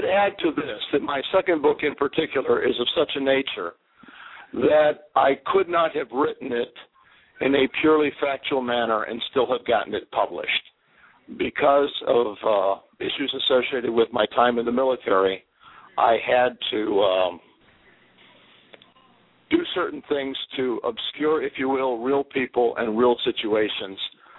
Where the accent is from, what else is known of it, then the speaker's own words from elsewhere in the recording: New Eagle, Pennsylvania, United States; I'm from New Eagle, Pennsylvania, which is right next to a little town called Denora.